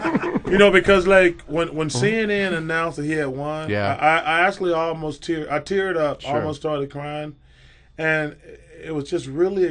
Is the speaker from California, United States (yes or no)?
no; Alabama, United States; you know, I grew up in Alabama in the 60s.